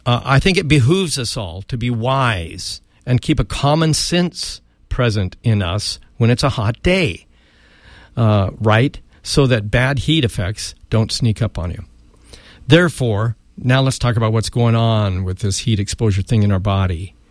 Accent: Chico, California, United States; Okay, Chico's my hometown, so summer's always been hot here, right?

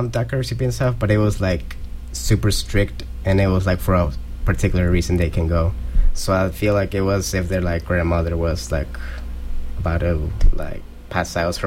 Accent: San Diego, California, United States; So I was raised in San Diego, California. So there was a lot of other Hispanics there, Latinos, Chicanos.

